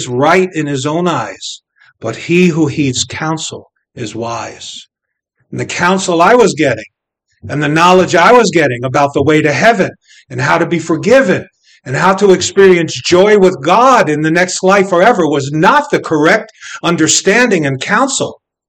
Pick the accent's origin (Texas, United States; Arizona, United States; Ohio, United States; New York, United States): New York, United States; Brooklyn; You know, as a Jew growing up in Brooklyn, New York, I dutifully followed Judaism, the religion of my family.